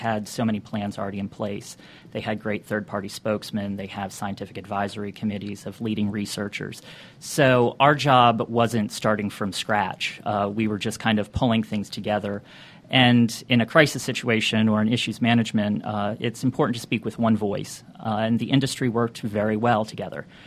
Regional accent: Florida, United States; Me in particular, I grew up in South Florida, so, I mean, food came from Publix, and that was about it.

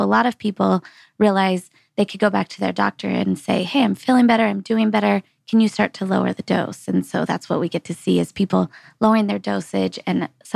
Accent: San Diego, California, United States; So just this year, we opened a second location in San Diego where I'm from, my hometown.

